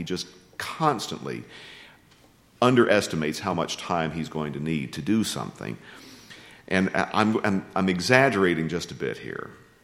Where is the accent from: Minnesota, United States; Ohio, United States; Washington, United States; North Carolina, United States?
North Carolina, United States; Newton; He was pastor of Calvary Baptist Church in my hometown of Newton, North Carolina, for 35 and a half years.